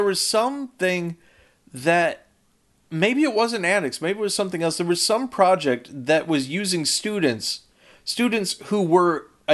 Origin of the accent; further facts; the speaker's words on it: Midwest, United States; I don't think a lot of people thought of me as a Midwesterner, really.